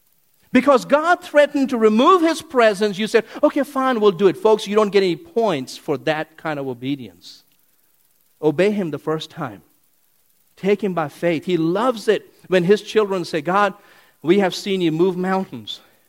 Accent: India; I was chased by bees growing up in India.

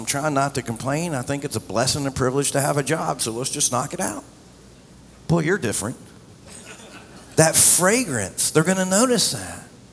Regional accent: the South, United States; And, you know, I'm from the South. It's a common thing to say, hey, how you doing?

